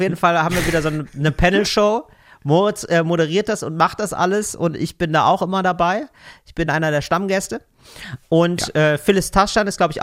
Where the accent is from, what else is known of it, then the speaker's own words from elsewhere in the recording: West Germany, Germany; vorurteilsbeladen wie ich bin leider, als Wessi, habe ich gedacht, das ist so eine etwas traurige Industriestadt